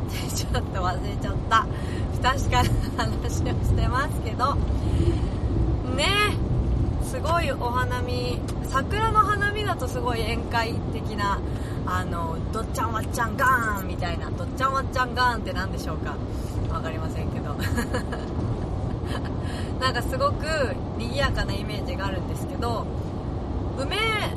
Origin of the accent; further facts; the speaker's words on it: Tokyo, Japan; うちの地元にしては、東京にしてはちょっと大きめの公園があるんですけど